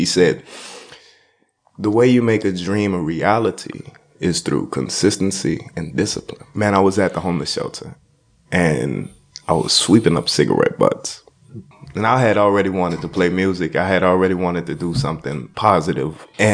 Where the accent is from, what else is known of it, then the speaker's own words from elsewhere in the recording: New Orleans, Louisiana, United States; I'm from New Orleans. We feel horns.